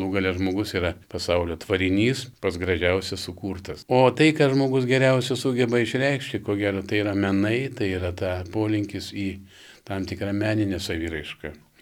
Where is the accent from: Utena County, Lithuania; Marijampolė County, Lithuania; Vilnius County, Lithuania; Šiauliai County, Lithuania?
Vilnius County, Lithuania; Pavilnys; born there; aš gimiau Pavilnyje, žinot, yra Balmantas, yra labai labai gražus gamtos kampelis. Žemutiniam Pavilnyje, ne viršutiniam, ten yra tik keli namukai šalia Balmanto